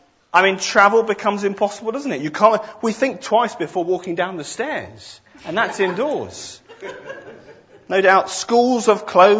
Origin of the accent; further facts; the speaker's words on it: United Kingdom; Of course, being British, there's a large part of us that thinks this is absolutely fantastic as well